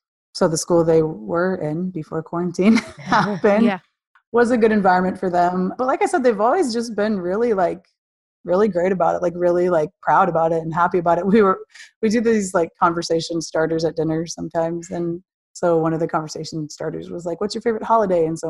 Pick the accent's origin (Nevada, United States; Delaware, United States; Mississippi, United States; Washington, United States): Washington, United States; Seattle; born there; And I mean, I was born in Seattle, but have lived here most of my life.